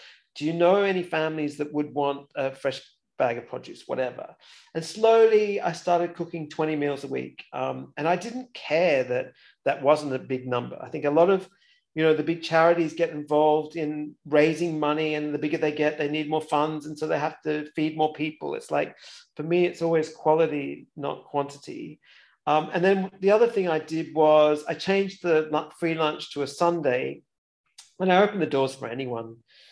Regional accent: Australia; As an Aussie, that's nothing. That's like a walk in the park.

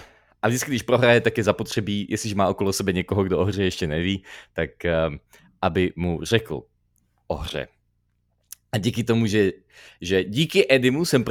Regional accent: London, United Kingdom; Já jsem vyrůstal v Londýně na základní škole

